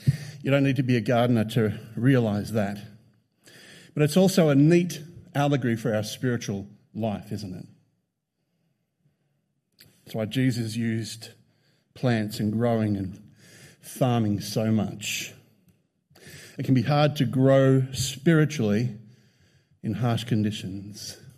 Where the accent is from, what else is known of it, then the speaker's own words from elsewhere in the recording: Broken Hill, New South Wales, Australia; Up in the sort of top left is Silverton. And I kind of grew up a little past Silverton. And it's one of the most arid areas of Australia.